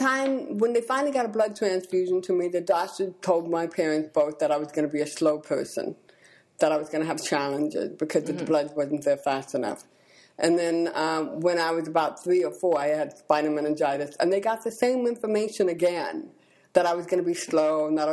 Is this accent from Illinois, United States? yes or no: yes; Beverly, Illinois, United States; born there; I was born in Beverly, Illinois, in the Air Force.